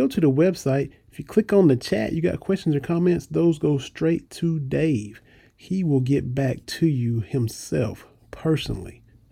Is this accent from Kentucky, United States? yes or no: yes; Kentucky, United States; I grew up in Eastern Kentucky.